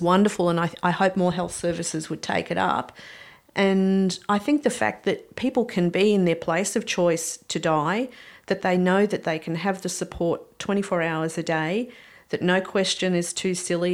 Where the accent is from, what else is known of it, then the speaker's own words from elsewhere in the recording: Melbourne, Victoria, Australia; I grew up in Melbourne, but with my husband's job, we've lived rurally since I was 20. So I love the rural lifestyle, and my parents lived at Ocean Grove